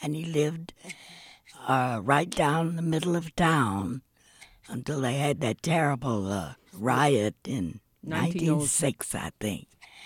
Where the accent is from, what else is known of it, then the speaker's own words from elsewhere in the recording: Georgia, United States; also born or lived in Atlanta / Tuskegee / Ohio; And I'd been from I'd been from Georgia. And I was a little frightened for my children.